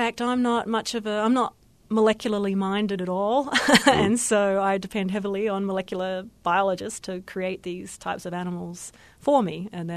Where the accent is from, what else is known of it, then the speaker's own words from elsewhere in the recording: Australia; also born or lived in Adelaide; I hail from Australia, as you might be able to tell from the way I talk. I'm not a native of Texan by a long shot. I did all my education and graduate training in a place called Adelaide in Australia.